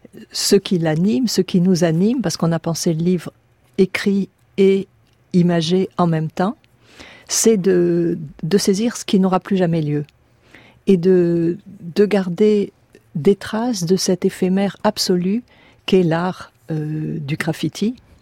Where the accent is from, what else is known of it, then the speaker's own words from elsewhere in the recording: Aix-en-Provence, Provence-Alpes-Côte d'Azur, France; also born or lived in New York; now in Paris, France; quand je suis venue d'Aix-en-Provence à Paris.